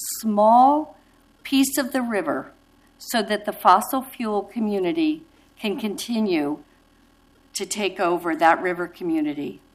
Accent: Pennsylvania, United States; I'm from Pennsylvania, where there is fracking.

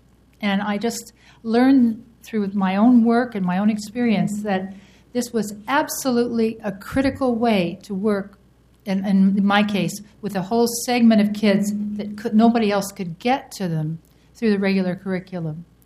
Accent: Hillsborough, United States; also born or lived in London; now in Portland, United States; I grew up in Hillsborough, went to Hillsborough Public High School with a very strong art teacher.

